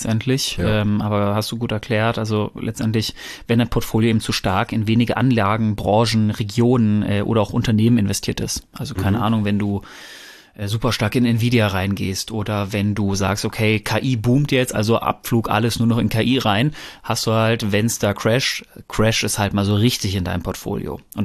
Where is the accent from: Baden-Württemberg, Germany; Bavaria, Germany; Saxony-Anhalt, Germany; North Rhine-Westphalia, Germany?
North Rhine-Westphalia, Germany; Ich komme ja ursprünglich aus dem Pott